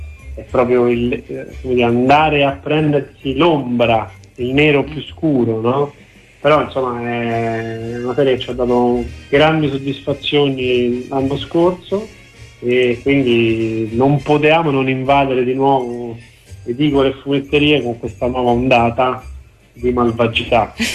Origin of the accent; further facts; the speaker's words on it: Rome, Lazio, Italy; ammettiamo tutto a Roma, io sono romano, si senta